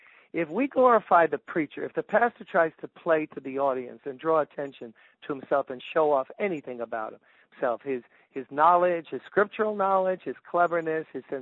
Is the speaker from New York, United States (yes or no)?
yes; Brooklyn, New York, United States; It was Milford, Connecticut, and I grew up on the hot pavement of Brooklyn.